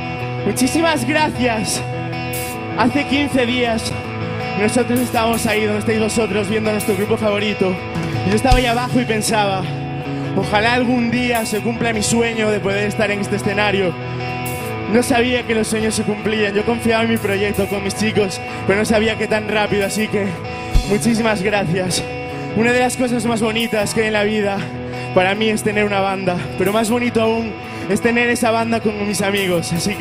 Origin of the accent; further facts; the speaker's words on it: A Coruña, Galicia, Spain; Nosotros somos … Venimos desde Coruña.